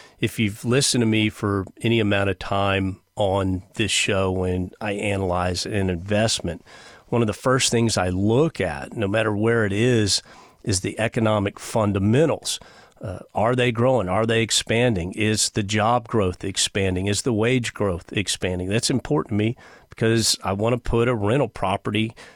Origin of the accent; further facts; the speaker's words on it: Houston, Texas, United States; I mean, I lived in Houston. I was born in Houston. I went to high school in Houston.